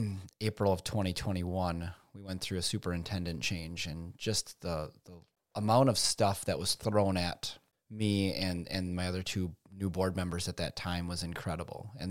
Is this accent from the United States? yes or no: yes; Oshkosh, Wisconsin, United States; Yeah, so I was born and raised in Oshkosh. I have been here my whole life. I graduated from Oshkosh West High School, went to UW Oshkosh.